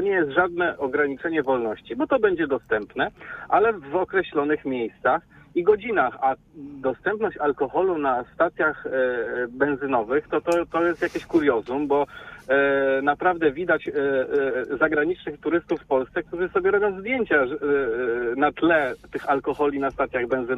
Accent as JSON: {"language": "Polish", "town": "Poznań", "region": "Greater Poland Voivodeship", "country": "Poland", "tie": "born or raised there", "said": "jestem zdępca. Rodowitym dębieszczaninem jestem"}